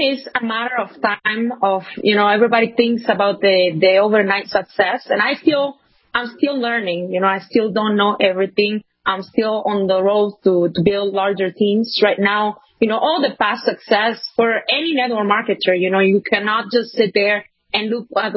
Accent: Mexico; I'm from Mexico. I'm currently living in Mexico as well, and it is kind of freezing here also

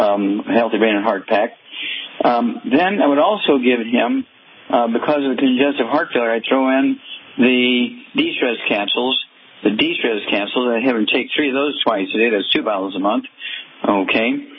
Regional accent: Missouri, United States; Chuck, let's go to Missouri, my home state, and Darlene.

